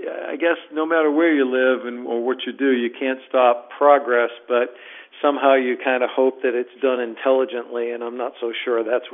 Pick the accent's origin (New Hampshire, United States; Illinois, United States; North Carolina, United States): New Hampshire, United States; Manchester; now in Charleston, United States; Yeah, Manchester, New Hampshire. It's about an hour from Boston.